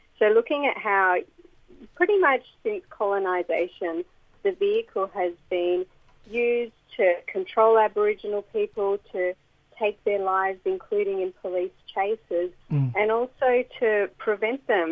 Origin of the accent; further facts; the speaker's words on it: Cyprus; No, I'm from Cyprus.